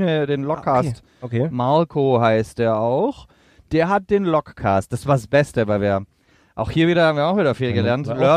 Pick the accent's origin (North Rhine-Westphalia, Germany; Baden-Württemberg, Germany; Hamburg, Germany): Baden-Württemberg, Germany; Stuttgart; Also aus Stuttgart, wo ich herkomme